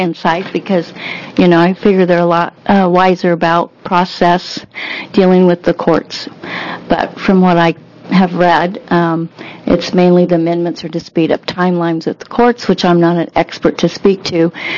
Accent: Oregon, United States; I'm from Jefferson County. I belong to Jefferson County Farm Bureau

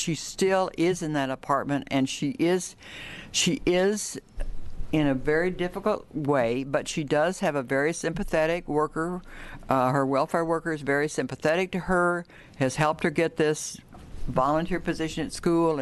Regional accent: Portland, Oregon, United States; I'm from the Portland area

